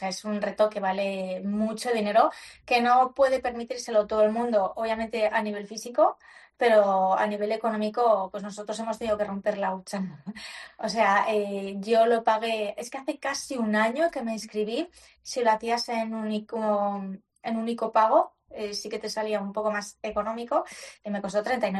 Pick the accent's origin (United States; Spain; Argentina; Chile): Spain; Nos apuntamos a atletas de todas partes del mundo, yo soy la única española